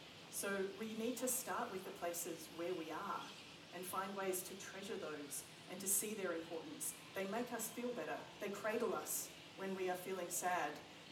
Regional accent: Melbourne, Victoria, Australia; I come from Melbourne.

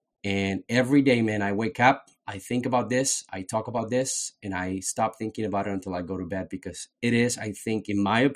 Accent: Colombia; now in United States; I'm a proud American. I am an immigrant. I was born and raised in Colombia.

